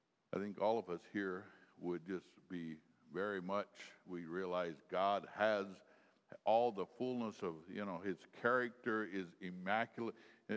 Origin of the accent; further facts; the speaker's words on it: Sugar Creek, United States; So I grew up in Sugar Creek, so I know.